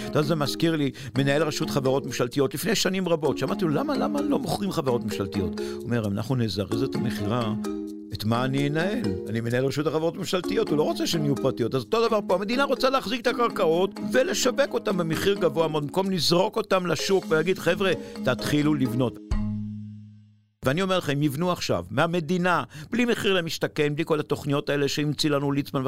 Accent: Jerusalem, Jerusalem District, Israel; born there; אני ירושלמי, נולדתי בה, ואני מכיר את השכונות.

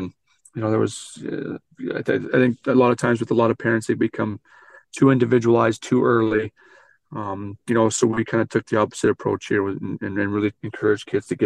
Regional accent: Western Canada, Canada; I'm from Western Canada and everybody knew the colors.

